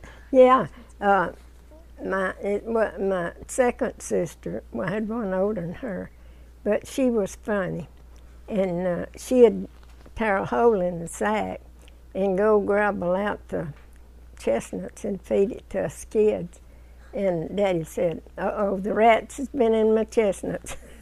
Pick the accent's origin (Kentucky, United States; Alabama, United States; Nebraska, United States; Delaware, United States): Alabama, United States; Straight Mountain; I grew up on Straight Mountain.